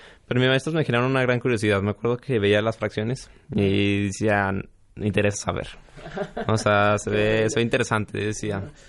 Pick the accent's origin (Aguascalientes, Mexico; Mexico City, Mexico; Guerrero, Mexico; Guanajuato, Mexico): Aguascalientes, Mexico; also born or lived in abroad; Bueno, yo tengo 18 años, soy de Aguascalientes. Y prácticamente, bueno, vivo en Aguascalientes desde los 4 años.